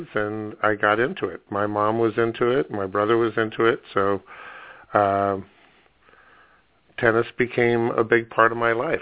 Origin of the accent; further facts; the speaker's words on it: Los Angeles, California, United States; Well, I grew up in Los Angeles, and at 8 years old, I got my first tennis racket.